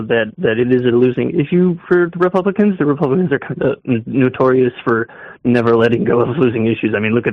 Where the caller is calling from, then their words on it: Washington, United States; from Washington.